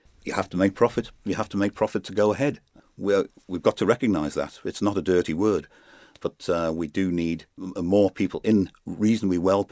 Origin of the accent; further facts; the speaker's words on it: Douglas, Isle of Man; Well, East Douglas, I was born and brought up in East Douglas.